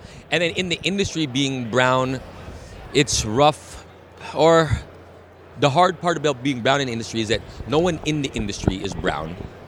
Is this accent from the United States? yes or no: no; Toronto, Ontario, Canada; Born and raised in Toronto. I'm a Canadian boy.